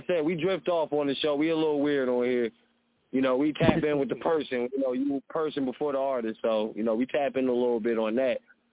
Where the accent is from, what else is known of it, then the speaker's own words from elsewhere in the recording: New Jersey, United States; I'm from Jersey, a fellow metaphor artist myself.